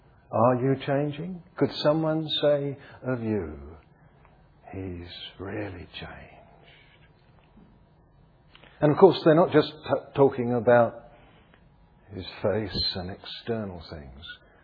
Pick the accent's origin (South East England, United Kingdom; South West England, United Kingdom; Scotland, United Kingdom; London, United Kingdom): London, United Kingdom; And of course, I was raised in the East End of London, and on the bomb sites as a boy, I would go out and play.